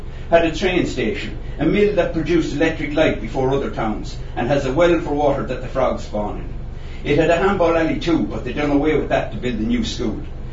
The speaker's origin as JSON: {"language": "English", "town": "Drumshambo", "region": "Connacht", "country": "Ireland", "said": "Take, for instance, if I said I was from Leitrim, people might laugh. And if I said I was from Drumshambo, they might laugh even harder. Leitrim is neither north nor west. It's not Donegal and it's not Roscommon."}